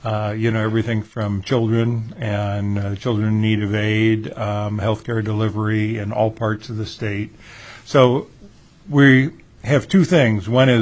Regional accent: Homer, Alaska, United States; I'm from Homer.

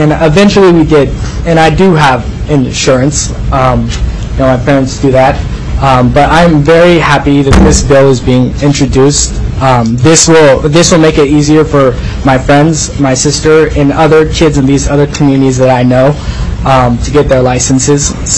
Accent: Hoonah, Alaska, United States; I'm from Hoonah. … I am from Hoonah.

